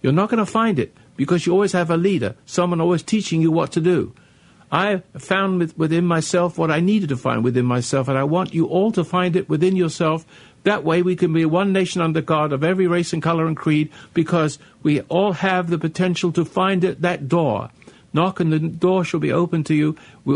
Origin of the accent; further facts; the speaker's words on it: England, United Kingdom; What I'm trying to say is that I come from England. I've brought some of my English with me